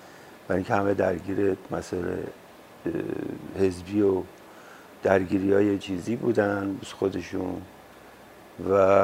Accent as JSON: {"language": "Persian", "town": "Tehran", "region": "Tehran Province", "country": "Iran", "tie": "born there", "said": "من سال 1328 تو بهمن، 4 بهمن تو تهران به دنیا اومدم، توی محله خانیاباد، در واقع همون جایی که آقای حاتمی هم خونهشون اونجا بود"}